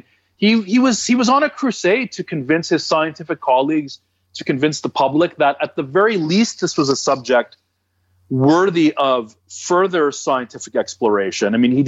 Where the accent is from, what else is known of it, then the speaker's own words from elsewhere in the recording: Toronto, Ontario, Canada; I'm from Toronto. It's like 10 times the distance for me to go there.